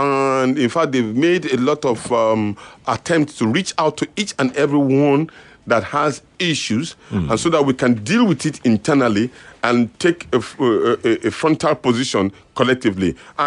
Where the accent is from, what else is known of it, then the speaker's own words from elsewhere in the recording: Kano, Nigeria; I am from Kano State. I am a Hausa man.